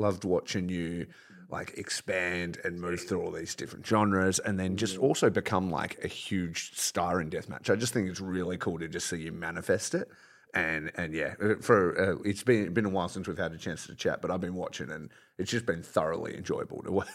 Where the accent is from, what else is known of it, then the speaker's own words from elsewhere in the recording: Perth, Western Australia, Australia; They're from my hometown of Perth and from my home promotion, Dude Where's My Ring.